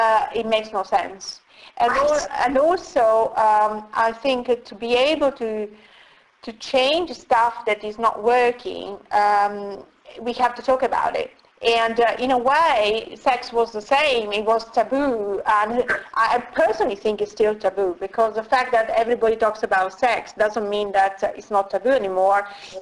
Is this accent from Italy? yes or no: yes; Italy; English is a second language; now in United Kingdom; I live in UK, I'm originally from Italy